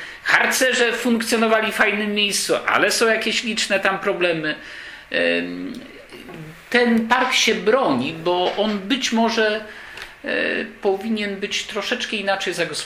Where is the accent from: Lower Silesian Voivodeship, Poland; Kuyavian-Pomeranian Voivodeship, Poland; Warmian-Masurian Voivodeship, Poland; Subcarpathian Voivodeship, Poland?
Warmian-Masurian Voivodeship, Poland; Elbląg; chociaż ja mu jako elblążanin życzę jak najlepiej